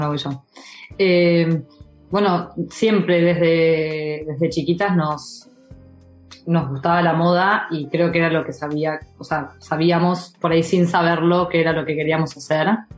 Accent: Córdoba, Argentina; nosotras somos de Córdoba, entonces cuando éramos más chicos

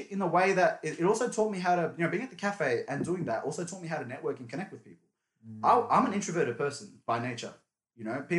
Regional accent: Meadow Heights, Victoria, Australia; Melbourne, Turkish background. Both my parents are Turkish from Izmir, in Where did I grow up? I grew up in Meadow Heights, Broadmeadows area.

